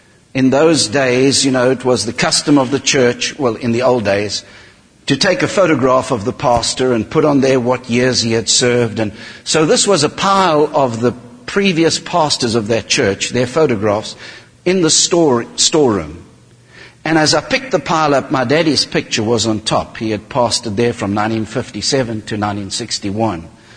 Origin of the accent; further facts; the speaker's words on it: South Africa; moved away as an adult; now in United States; We're from South Africa and we've lived in the States now for nearly 22 years.